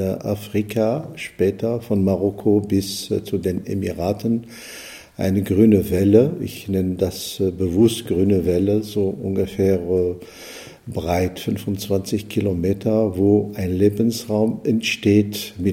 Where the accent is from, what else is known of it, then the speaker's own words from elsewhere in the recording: Algeria; German is a second language; Ich habe in Berlin studiert. Ich komme aus Algerien.